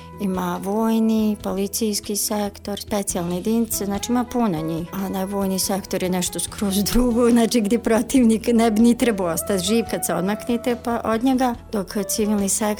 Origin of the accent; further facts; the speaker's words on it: Neum, Federation of Bosnia and Herzegovina, Bosnia & Herzegovina; moved away; ja sam izbjegla iz Neuma